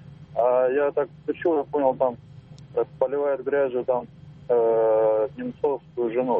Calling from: Moscow, Russia; Я из Москвы звоню.

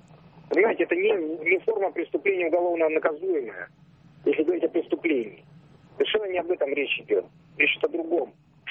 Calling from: Vologda, Vologda Oblast, Russia

